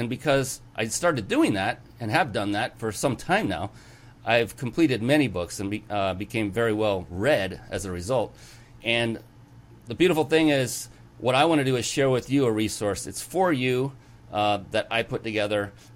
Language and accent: English; West Coast, United States; He actually flew me out back east. I'm from the West Coast.